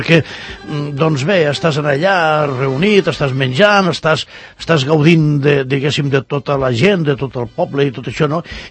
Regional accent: Lleida, Catalonia, Spain; now in Sant Cugat, Spain; jo no sóc d'aquí a Sant Cugat, sóc de Lleida. Però, evidentment, Sant Cugat és el meu segon poble

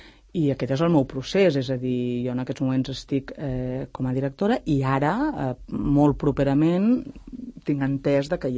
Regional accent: Sant Cugat del Vallès, Catalonia, Spain; vull dir que de fet sóc Sant Cugat. Sóc de Sant Cugat, de tota la vida.

